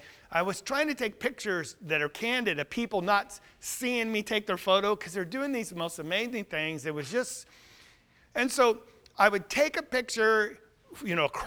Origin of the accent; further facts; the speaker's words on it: United States; So I had to tell them United States.